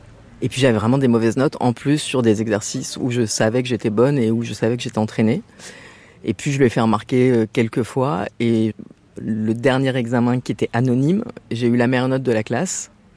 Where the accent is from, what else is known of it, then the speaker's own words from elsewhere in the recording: France; born there; moi, je suis née en France et que au lycée, j'écoutais